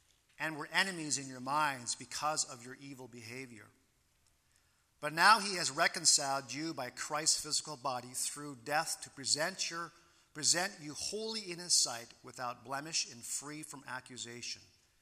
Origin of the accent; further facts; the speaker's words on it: Japan; That's the kind of environment I grew up in Japan.